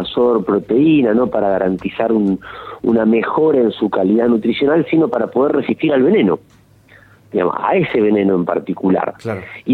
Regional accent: Entre Ríos, Argentina; yo recuerdo cuando yo era pequeño, soy de Entre Ríos

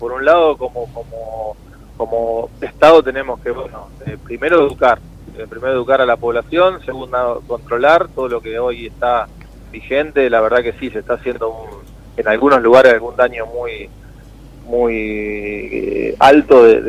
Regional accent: Soldini, Santa Fe, Argentina; soy de Soldini, de la zona de acá de Rosario, y acá a 40 kilómetros tenemos un parque nacional

